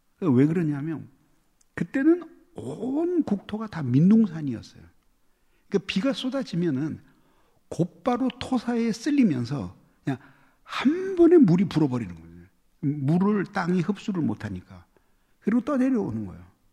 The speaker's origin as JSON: {"language": "Korean", "region": "Seoul", "country": "South Korea", "tie": "born or raised there", "also_born_or_lived": "Gangwon Province", "said": "저는 서울에서 태어났고 서울에서 교육을 받았어요. 부모님은 강원도에서 사업을 크게 하셨는데 유치원까지 강원도에서 다니고"}